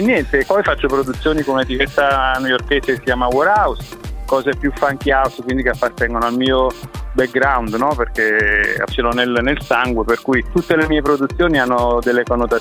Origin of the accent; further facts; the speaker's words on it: Sorrento, Campania, Italy; io ho iniziato che avevo 16 anni, adesso ne ho 50, quindi fate un po' voi i calcoli. Essendo di origini campane, perché sono di Sorrento